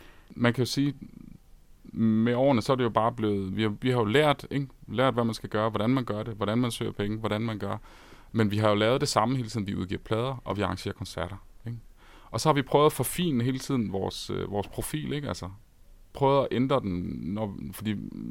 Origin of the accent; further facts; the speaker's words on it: Esbjerg, Region of Southern Denmark, Denmark; born there; now in Copenhagen, Denmark; Ja, vi er født i Esbjerg. Og så er vi blevet københavnere.